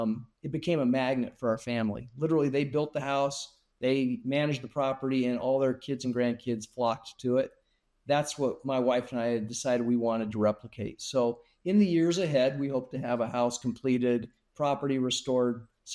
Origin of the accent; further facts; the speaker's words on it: Denver, Colorado, United States; Growing up in Denver, that's where I grew up.